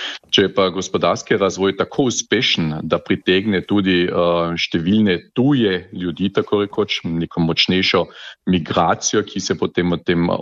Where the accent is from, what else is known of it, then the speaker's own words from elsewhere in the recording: Carinthia, Austria; Mi smo koroški Slovenci, živimo na avstrijskem Koroškem, to se pravi, to je naš življenjski prostor.